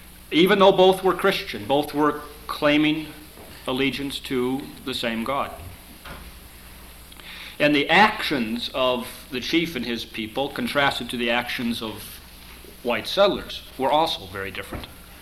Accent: Chicago, Illinois, United States; And when I grew up in the Chicago area.

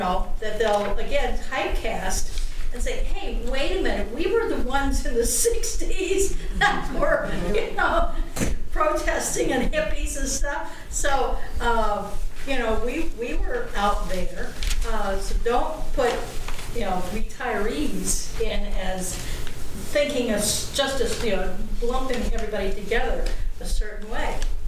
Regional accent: Minnesota, United States; I'm from Minnesota.

